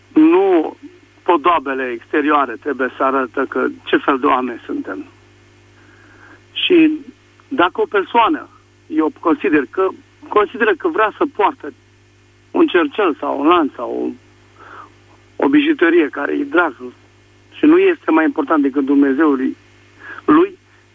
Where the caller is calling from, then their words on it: Craiova, Dolj, Romania; sunt din Craiova.